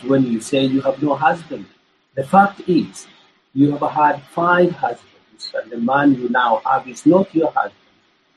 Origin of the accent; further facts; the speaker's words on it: Kenya; born there; I was born in Kenya. I'm a Kikuyu by tribe, but actually we lived in a Kalenjin area, which was very, very different.